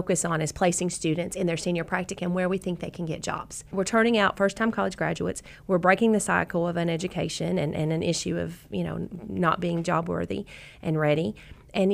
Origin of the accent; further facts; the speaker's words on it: Johnson County, United States; I'm from Johnson County. I had to go away from my hometown to get an education in social work.